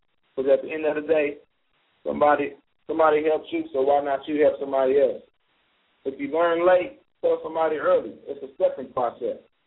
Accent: Muskogee, Oklahoma, United States; So I spent the next 6 months back home in my hometown, Muskogee, Oklahoma, before moving back to Lubbock.

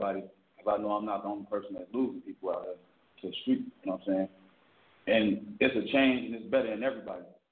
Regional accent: Chicago, Illinois, United States; me being a young person coming up in Chicago, you know, losing a lot of young people that I grew up with in Chicago.

